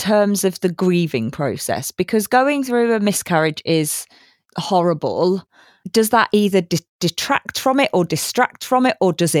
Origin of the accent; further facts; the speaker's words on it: Leicester, East Midlands, United Kingdom; now in Bristol, United Kingdom; so I'm in Bristol now, but I'm originally from Leicester.